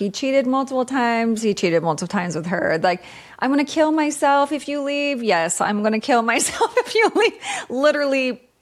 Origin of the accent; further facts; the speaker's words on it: Portland, Oregon, United States; I grew up in Portland. Lived a pretty, traditional life. Parents still together, have an older sister.